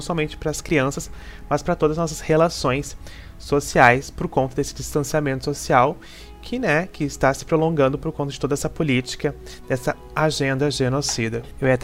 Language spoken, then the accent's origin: Portuguese; Alvorada, Rio Grande do Sul, Brazil; born there; ser criança no município de Alvorada, na Vila Intersul, por exemplo, que é um lugar onde eu nasci